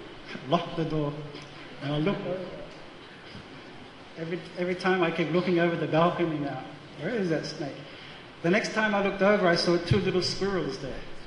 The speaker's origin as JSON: {"language": "English", "country": "Australia", "said": "I mean, I'm from Australia, we have snakes"}